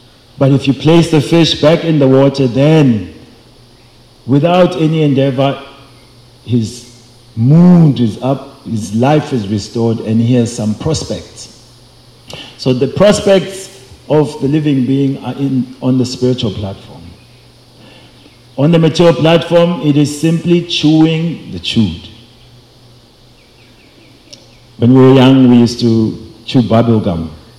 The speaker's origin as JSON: {"language": "English", "country": "South Africa", "lives_now": "United States", "said": "So, I come from South Africa. We just also had elections there."}